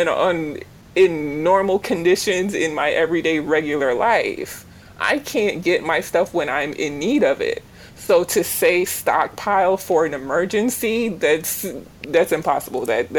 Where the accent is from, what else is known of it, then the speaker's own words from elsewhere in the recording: Jamaica; born there; moved away; So I was born in Jamaica. I immigrated here when I was younger.